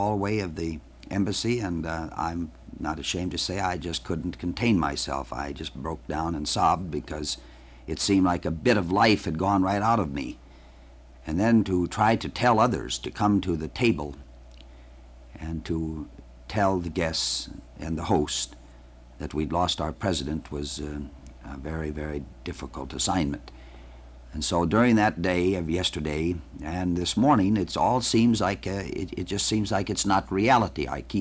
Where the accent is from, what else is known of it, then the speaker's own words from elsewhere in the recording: Minnesota, United States; he'd been to my home state of Minnesota